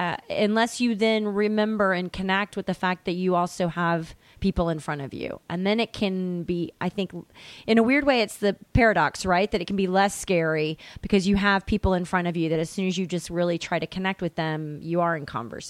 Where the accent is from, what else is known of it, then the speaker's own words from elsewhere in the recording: Tennessee, United States; I grew up in Tennessee, so it's a very different community